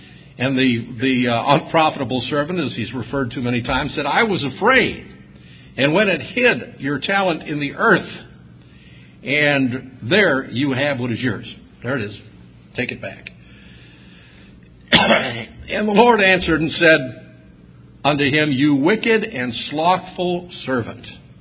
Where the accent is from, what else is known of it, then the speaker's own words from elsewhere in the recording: Irondequoit, New York, United States; I remember when I was growing up in Irondequoit, New York, I was sort of a jerk as a kid